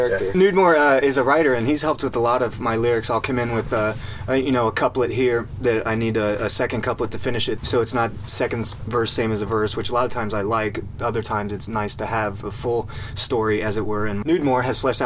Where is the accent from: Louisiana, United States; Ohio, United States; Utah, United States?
Ohio, United States; Cincinnati; I come from Cincinnati, essentially. I grew up there.